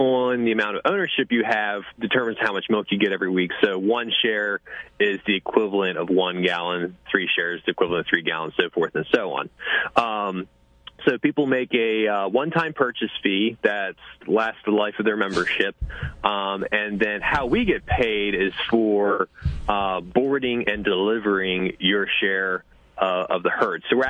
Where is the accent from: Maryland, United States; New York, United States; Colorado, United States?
Maryland, United States; moved away; I grew up in Maryland, left Maryland in 2007, went to Polyface Farms, and was an apprentice there.